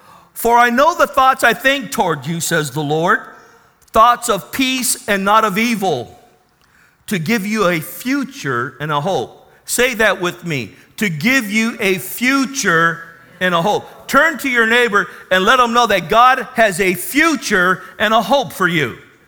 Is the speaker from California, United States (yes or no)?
yes; National City, California, United States; And so I grew up in National City, captive to the environment, thinking that all my friends were important.